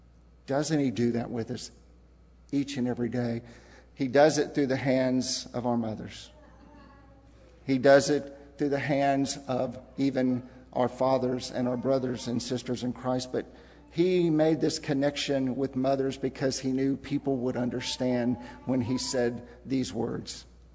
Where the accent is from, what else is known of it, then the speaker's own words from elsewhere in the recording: Texas City, Texas, United States; They flushed the fire hydrants in our city streets when I grew up in Texas City.